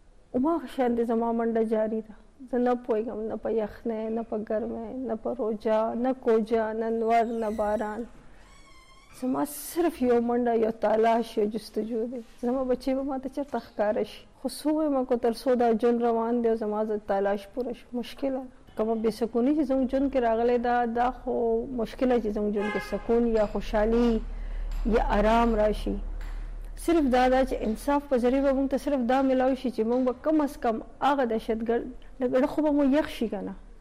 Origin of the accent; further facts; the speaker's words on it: Pakistan; زما صرف دا قصور دی چې زه مسلمان یم زما صرف دا قصور دی چې زه پاکستانی زما صرف دا قصور دی چې زه پښتون یم